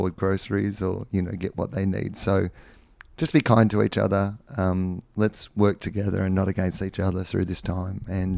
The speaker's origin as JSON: {"language": "English", "region": "Victoria", "country": "Australia", "tie": "born or raised there", "said": "growing up in East Gippsland, it was pre-Triple J days as well."}